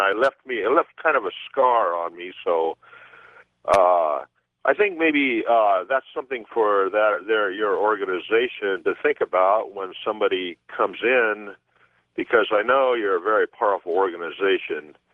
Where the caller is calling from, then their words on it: Pahrump, Nevada, United States; Right now I'm in Pahrump, Nevada.